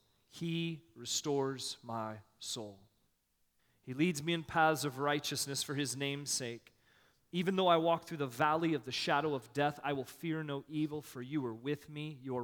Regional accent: Missouri, United States; I was actually born and raised just northeast of Kansas City on the other side of the state.

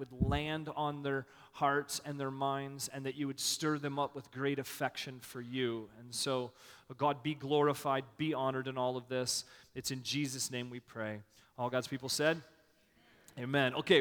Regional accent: Missouri, United States; I was actually born and raised just northeast of Kansas City on the other side of the state.

